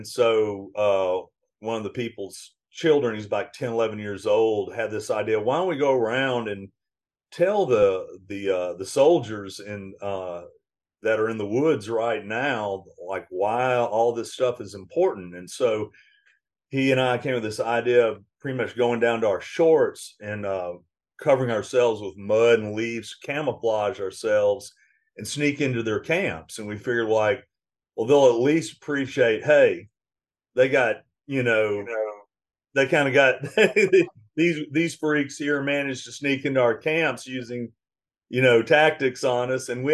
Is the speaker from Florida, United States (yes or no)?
no; Mississippi, United States; where I'm from the Delta up in the north part of the state